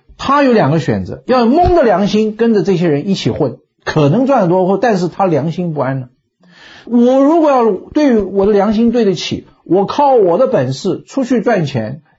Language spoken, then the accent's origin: Chinese; Taiwan; now in United States; 后来我到美国去，我从台湾出来到美国去